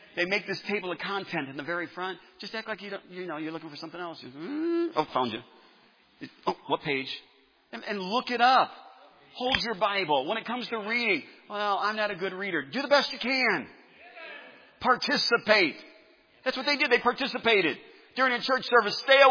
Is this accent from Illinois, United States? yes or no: yes; Chicago, Illinois, United States; I'm a northerner. I'm from Chicago. I mean, just that area.